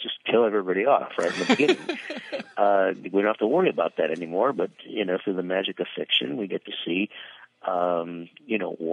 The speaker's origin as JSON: {"language": "English", "region": "Minnesota", "country": "United States", "tie": "born or raised there", "said": "When I was a kid, I grew up outside of Minneapolis, what today we elegantly term as a wetland. We called it the swamp."}